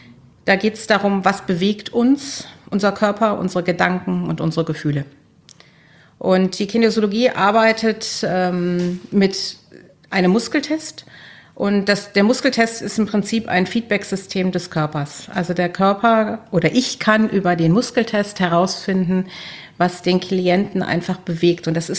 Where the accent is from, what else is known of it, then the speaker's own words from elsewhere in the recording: Düsseldorf, North Rhine-Westphalia, Germany; Ja, ich komme aus Düsseldorf.